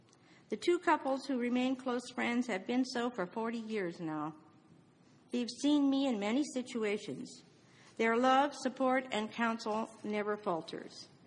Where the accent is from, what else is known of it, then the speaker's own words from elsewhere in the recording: Iowa, United States; as well as my hometown in Iowa on boards and committees